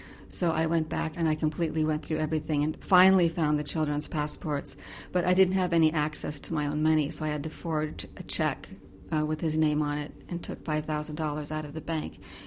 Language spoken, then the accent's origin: English; United States; And I said, I can always come home. I'm American.